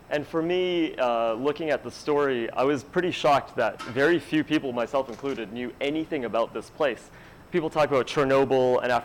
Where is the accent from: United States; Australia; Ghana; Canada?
Canada